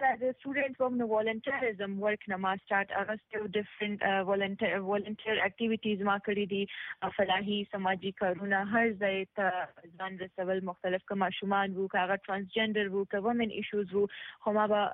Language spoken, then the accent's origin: Pashto; Peshawar, Khyber Pakhtunkhwa, Pakistan; کوم سیمې سره تعلق دی نو هغه سیلیکوټ دی سیلیکوټ په هزاره ډیویژن کې راځي خو زه زیږیدلې په پېښور کې یم از لویا شوی زما تعلیم هر څه په پېښور کې شوی دی